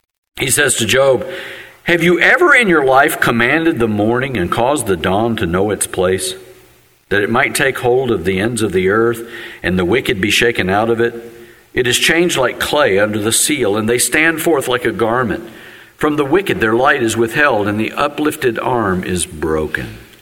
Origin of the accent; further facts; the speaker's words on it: West Virginia, United States; There are no more beautiful mountains than in the Mountain State, my home state of West Virginia.